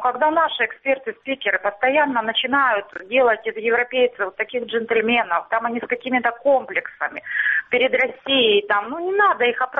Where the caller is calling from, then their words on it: Starobilsk, Luhansk Oblast, Ukraine; Луганщина, Старобельск.